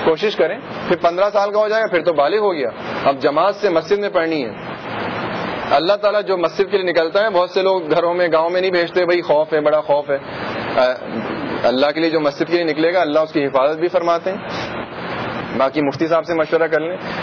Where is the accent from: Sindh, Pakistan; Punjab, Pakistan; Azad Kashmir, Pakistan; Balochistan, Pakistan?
Sindh, Pakistan; Hyderabad; born there; also born or lived in Jeddah, Saudi Arabia / Karachi, Pakistan; میں یہاں حیدرآباد میں پیدا ہوا, والد صاحب میرے جدہ میں رہتے ہیں, تو 6 مہینے کا تھا, اس کے بعد جدہ مکہ, جدہ سے یہاں کراچی سے جدہ, جدہ سے کراچی, ہر سال آنا جانا ہوتا ہے.